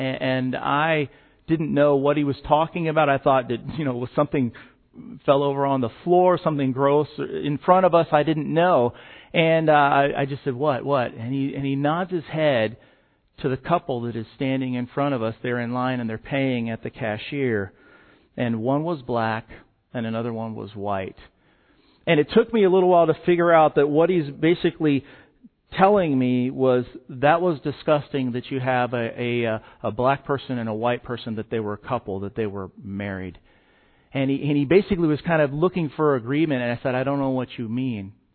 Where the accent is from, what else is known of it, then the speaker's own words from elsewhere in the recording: Dillon, Colorado, United States; I grew up in Dillon, Colorado